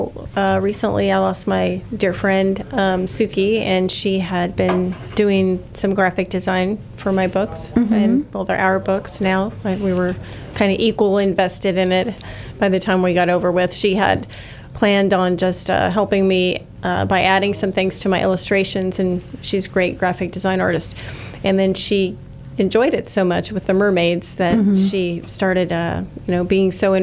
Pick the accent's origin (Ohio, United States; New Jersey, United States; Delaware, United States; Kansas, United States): Kansas, United States; And I'm from Kansas, so I'm Midwest also.